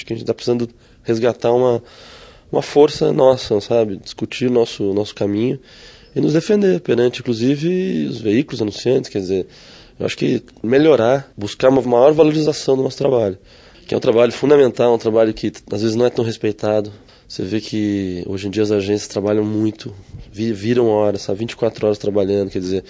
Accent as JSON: {"language": "Portuguese", "region": "South Region", "country": "Brazil", "said": "que eu sou do Sul"}